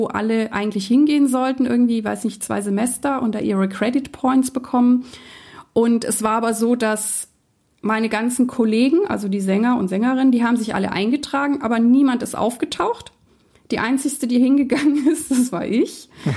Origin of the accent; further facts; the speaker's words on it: Nuremberg, Bavaria, Germany; Und dann kehrte ich zurück nach Deutschland. Und ich bin ja in Franken groß geworden, bei Nürnberg.